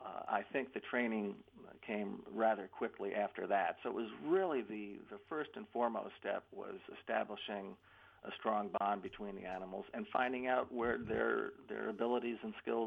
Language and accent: English; Kingston, New York, United States; So Seal College was right in the town I grew up in Kingston, New York.